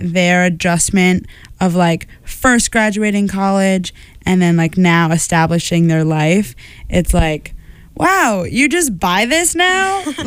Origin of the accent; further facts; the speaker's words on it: Iowa, United States; I know, like growing up in Iowa, I never thought of myself as like big city gal.